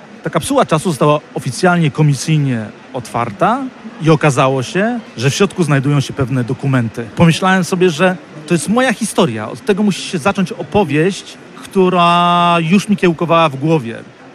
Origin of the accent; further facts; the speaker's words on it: Szczecin, West Pomeranian Voivodeship, Poland; cieszę się z tego powodu, że jestem szczecinianinem i że mieszkam w Szczecinie.